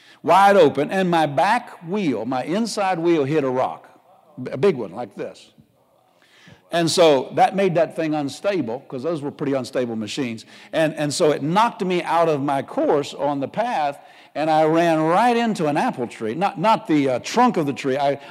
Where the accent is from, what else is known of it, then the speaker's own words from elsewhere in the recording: Pennsylvania, United States; I grew up in Pennsylvania and on a farm. And Pennsylvania is a little like Wisconsin.